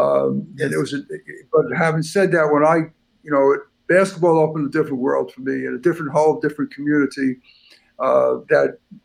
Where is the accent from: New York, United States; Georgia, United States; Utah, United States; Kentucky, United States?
New York, United States; Queens; But when I grew up in Queens, it was smaller communities. Elmhurst, there were some empty lots on the corner where you could play some baseball, whatever.